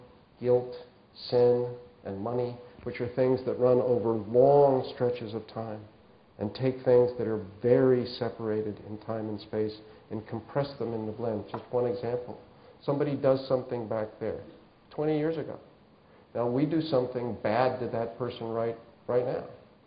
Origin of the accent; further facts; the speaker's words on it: California, United States; but I'm from Southern California, and I once woke up and there was a rattlesnake